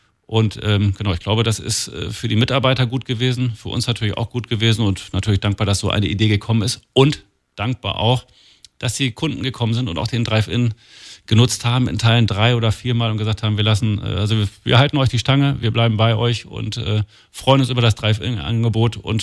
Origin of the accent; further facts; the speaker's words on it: Lower Saxony, Germany; born there; moved away; Ich komme ja gebürtig aus der Lüneburger Heide, da gibt's ja nur den geräucherten Schinken und dann zerlassene Butter zum Spargel.